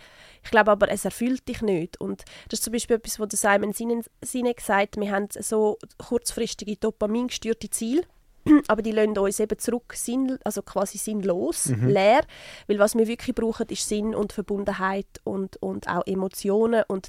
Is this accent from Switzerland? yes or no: yes; Switzerland; über den reden wir ja nicht als Schweizer.